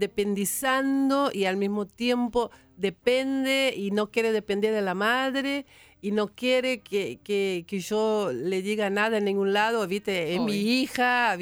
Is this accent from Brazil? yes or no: yes; Campo Belo, Minas Gerais, Brazil; Spanish is a second language; Cerca de Belo Horizonte.